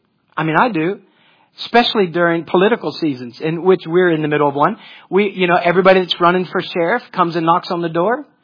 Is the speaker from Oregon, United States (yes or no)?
no; Columbus, Ohio, United States; Listen, I grew up in Columbus, Ohio, and I got married to a Mississippian.